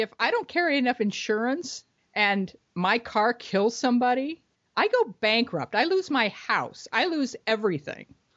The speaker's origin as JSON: {"language": "English", "country": "United Kingdom", "said": "We're British, let's face it."}